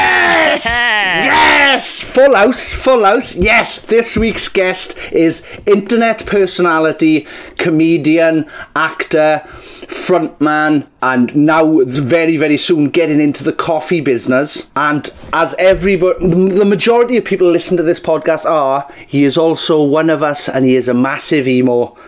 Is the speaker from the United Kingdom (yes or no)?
yes; Wales, United Kingdom; Wales, just Wales next. We're both Welsh.